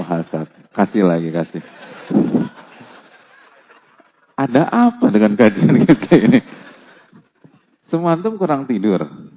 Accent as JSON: {"language": "Indonesian", "region": "Jakarta", "country": "Indonesia", "said": "Jujur-jujuran aja kita anak Jakarta."}